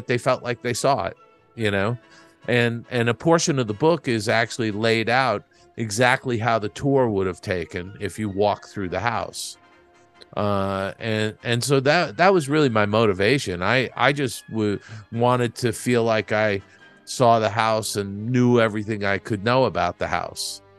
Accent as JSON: {"language": "English", "region": "East Coast", "country": "United States", "tie": "born or raised there", "said": "and that's because I grew up on the East Coast."}